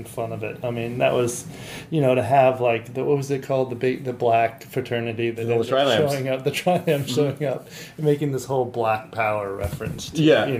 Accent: Santa Barbara, California, United States; I grew up in Santa Barbara.

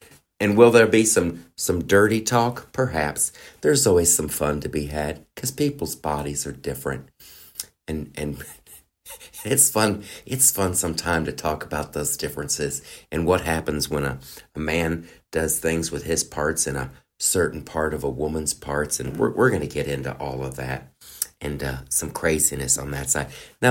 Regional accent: England, United Kingdom; I'm from England.

